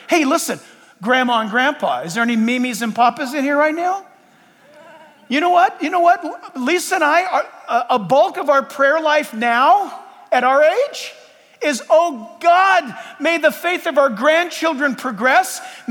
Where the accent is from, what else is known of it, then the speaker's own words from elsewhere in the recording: San Diego, California, United States; I know when we were growing up in San Diego, we had, I don't know why, but we had a bunch of reeds near our house.